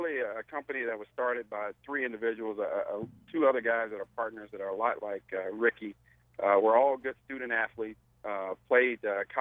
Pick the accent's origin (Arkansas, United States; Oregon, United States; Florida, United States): Arkansas, United States; Stuttgart; I was born and raised in Stuttgart.